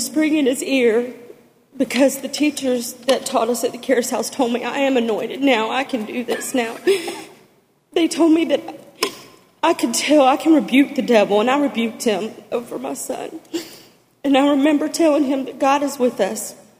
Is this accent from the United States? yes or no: yes; Pensacola, Florida, United States; born there; I was born here in Pensacola on September 22nd, 1971.